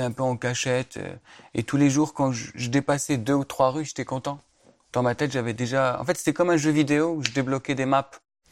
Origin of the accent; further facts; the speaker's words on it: Tlemcen, Tlemcen Province, Algeria; Et du coup, donc, ouais, vraiment, mon enfance, à Tlemcen, c'était la rue, quoi.